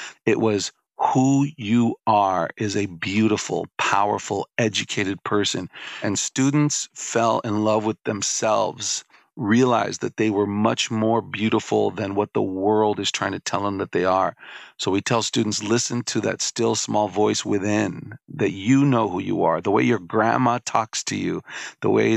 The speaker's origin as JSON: {"language": "English", "town": "New York City", "region": "New York", "country": "United States", "tie": "born or raised there"}